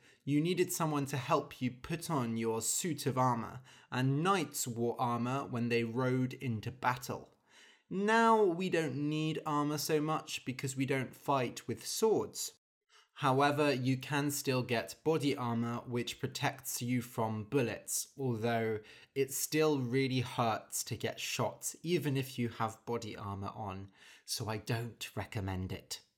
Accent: United Kingdom; It is obvious to me as a British person

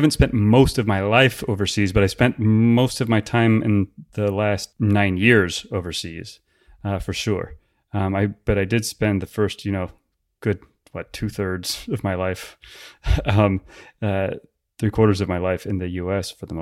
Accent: United States; my country and my tax dollars as an American were propping up the Mubarak regime there

